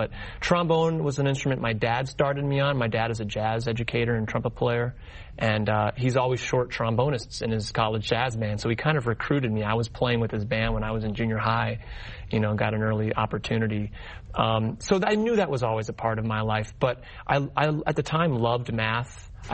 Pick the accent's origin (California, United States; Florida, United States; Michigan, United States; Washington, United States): Washington, United States; Spokane; moved away as an adult; now in New York City, United States; I grew up on the West Coast. I'm from Spokane, Washington, and certainly a part of that is still existing inside of me.